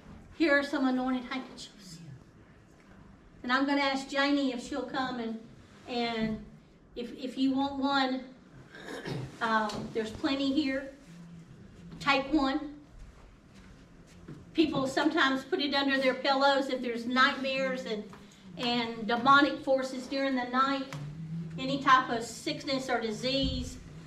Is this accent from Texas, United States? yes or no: yes; Texas, United States; I'm from West Texas, so sometimes I'm not sure.